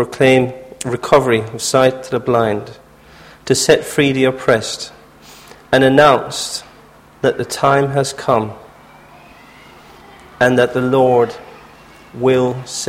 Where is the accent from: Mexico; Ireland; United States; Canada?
Ireland; I'm the youngest of 12 kids. I was brought up in Ireland in a Catholic family.